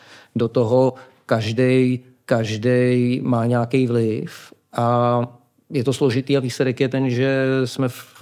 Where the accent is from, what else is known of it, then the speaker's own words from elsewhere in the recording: Prague, Czechia; já jsem vyrůstal v Rodamku, což je vlastní to Chodov, vlastní to Černej most